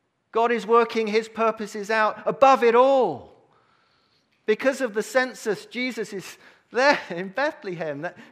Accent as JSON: {"language": "English", "country": "Brazil", "tie": "born or raised there", "also_born_or_lived": "Grimsby, United Kingdom", "said": "See, I grew up in Brazil, but I'm from Grimsby."}